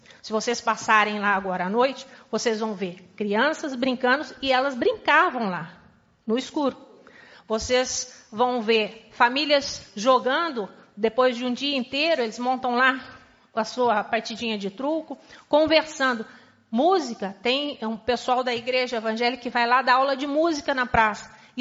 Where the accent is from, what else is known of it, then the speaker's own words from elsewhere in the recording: Muzambinho, Minas Gerais, Brazil; also born or lived in São Paulo; venho de São Paulo, morei muitos anos em São Paulo, quer dizer, sou de Muzambinho, mas morei muitos anos em capitais